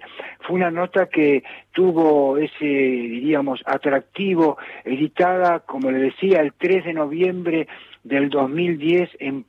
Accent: Quito, Pichincha, Ecuador; born there; porque yo tanto en las giras, en los recorridos, calcule que nací en Quito

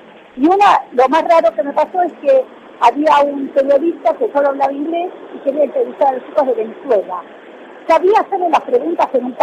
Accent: Buenos Aires, Argentina; yo soy de Buenos Aires.

